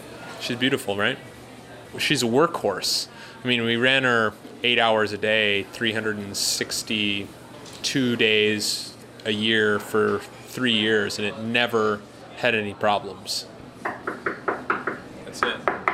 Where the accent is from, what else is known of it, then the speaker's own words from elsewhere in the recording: Vermont, United States; My friend George, who I grew up with in Vermont, was backpacking through town